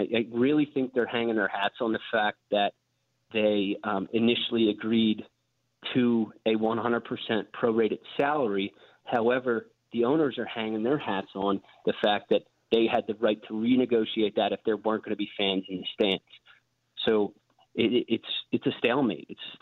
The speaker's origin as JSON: {"language": "English", "town": "Philadelphia", "region": "Pennsylvania", "country": "United States", "tie": "born or raised there", "said": "I'm not sure if you guys are sister stations with 94.1 WIP, which is my hometown in Philly."}